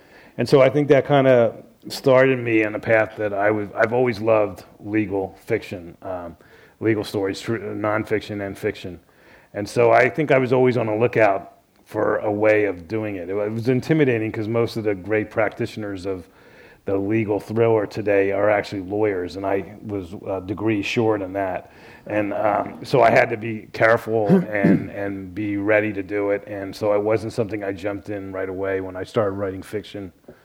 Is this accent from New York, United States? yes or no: no; Florida, United States; I grew up in South Florida, and I spent a lot of the summers in the library because it was, mostly because it was air-conditioned